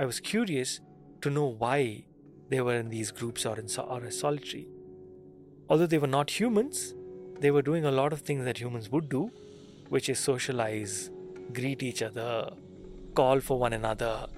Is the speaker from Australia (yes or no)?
no; Mysore, Karnataka, India; That's mostly because I grew up in Mysore, and Mysore was not far from some of the best protected areas in Karnataka, like Nagarhole and Bandipur.